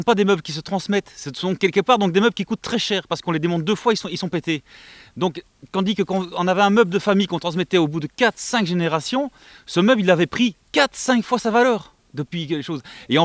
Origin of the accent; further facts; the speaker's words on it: Nouvelle-Aquitaine, France; Enfin, moi, je viens de Dordogne